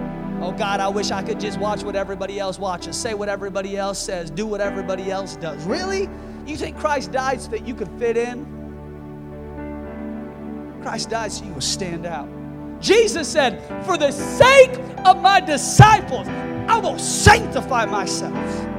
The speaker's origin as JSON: {"language": "English", "town": "Seattle", "region": "Washington", "country": "United States", "tie": "born or raised there", "said": "I was raised in Seattle, and I didn't go to a public high school."}